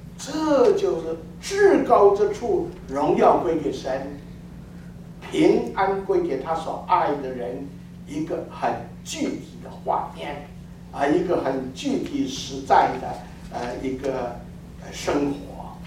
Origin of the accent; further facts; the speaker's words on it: China; 这大概就是旧约的圣经献祭跟我们中国人的献祭是同样一个背景。